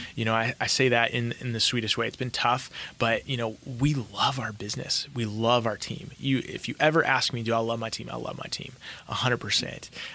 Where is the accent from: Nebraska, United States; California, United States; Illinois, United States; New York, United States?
Nebraska, United States; Like, for example, I grew up in Nebraska. I'm a big Cornhusker fan.